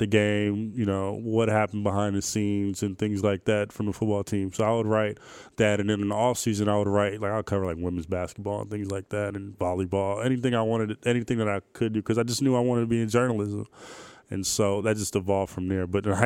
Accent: Oakland, California, United States; I'm from Oakland, California. I grew up, just across the bridge from here, we're at in San Francisco.

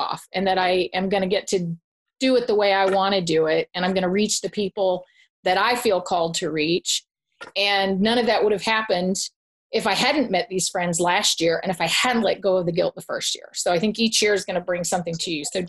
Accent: Tucson, Arizona, United States; I'm from Tucson, Arizona.

